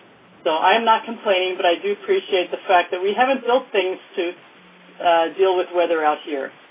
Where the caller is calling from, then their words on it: San Diego, California, United States; I'm calling in from San Diego